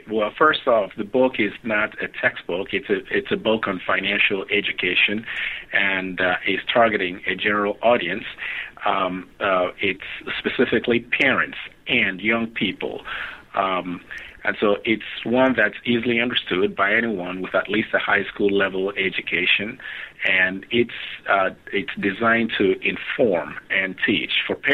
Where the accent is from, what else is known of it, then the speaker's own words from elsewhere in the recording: Nigeria; now in Chicago, United States; I grew up in the early 60s in Nigeria, so I was a child that was a victim of the Nigerian Civil War between 1966 and 1970